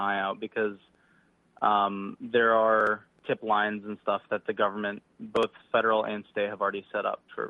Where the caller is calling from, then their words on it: Ohio, United States; from Ohio.